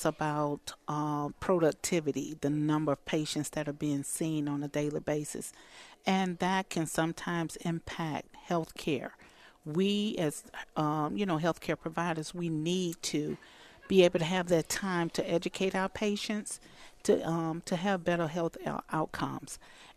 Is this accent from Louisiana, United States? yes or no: yes; Amite, Louisiana, United States; I've been here. I grew up here in Amite. I went to Amite High School.